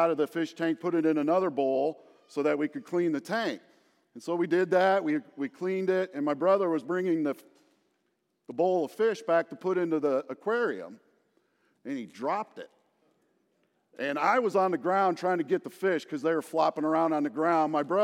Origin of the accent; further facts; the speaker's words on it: Iowa, United States; That reminded me of a story of my childhood growing up in Iowa.